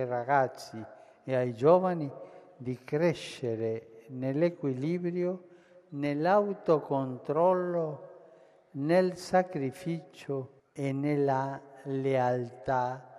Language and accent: Italian; Argentina; In Italia, come anche nel mio paese, in Argentina, si rischia di parlare sempre del calcio e di trascurare gli altri sport.